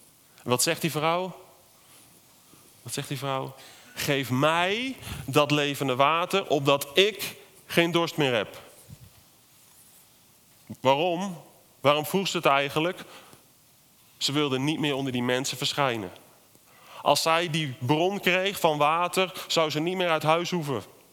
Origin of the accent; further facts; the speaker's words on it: Netherlands; En wij vinden dat als Nederlanders denk ik heel lekker.